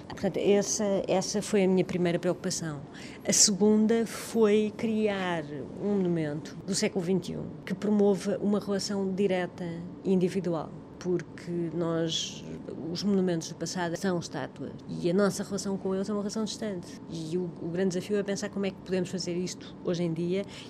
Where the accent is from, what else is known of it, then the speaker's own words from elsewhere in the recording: Portugal; não vejo isto como portuguesa